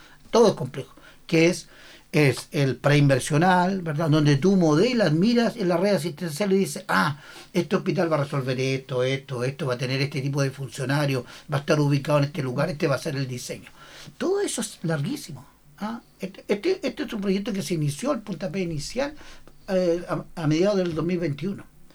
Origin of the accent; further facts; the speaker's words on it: Biobío, Chile; Mira, yo vengo de la provincia de Arauco.